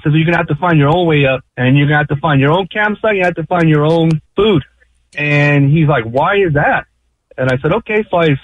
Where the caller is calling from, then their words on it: San Bernardino, California, United States; I'm calling from San Bernardino.